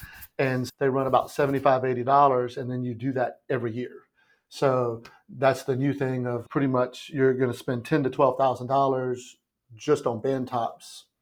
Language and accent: English; Virginia, United States; I mean, I grew up in Virginia, but I probably went to New York 4 or 5 times before I went to college.